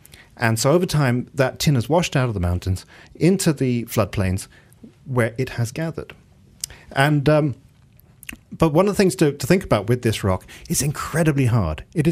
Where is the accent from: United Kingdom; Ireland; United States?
United Kingdom; England; where I grew up in England was a very sandstone area